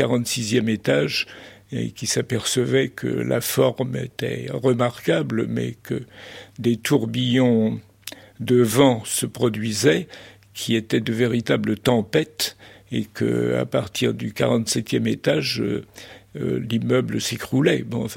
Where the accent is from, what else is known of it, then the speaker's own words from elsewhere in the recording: Brittany, France; quand on est un petit breton, oui, on dirait, arrière-petit-fils de fermier et de paysan vannetais